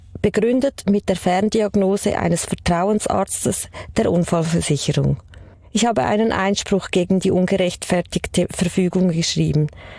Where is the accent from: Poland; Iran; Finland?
Poland; now in Switzerland; Also ich bin ursprünglich aus Polen, ich bin Immigrantin und ich hatte schon einen sehr schweren Start hier in der Schweiz.